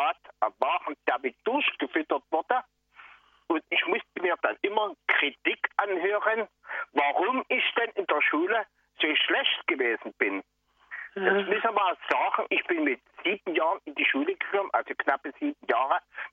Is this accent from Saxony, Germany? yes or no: yes; Leipzig, Saxony, Germany; Das war damals in Leipzig. Ich stamme von dort.